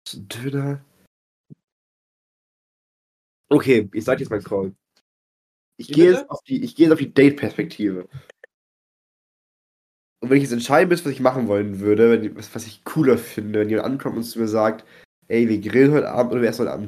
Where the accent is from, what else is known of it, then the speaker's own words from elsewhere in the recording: Germany; Also wir sind Deutsche